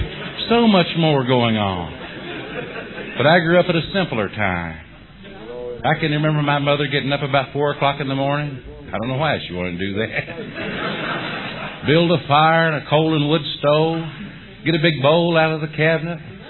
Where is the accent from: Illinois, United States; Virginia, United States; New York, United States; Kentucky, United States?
Kentucky, United States; London; it is so great to be back here in my hometown, London, Kentucky. Now, I grew up about 15 miles off the main road, down toward East Bernstadt Route 1.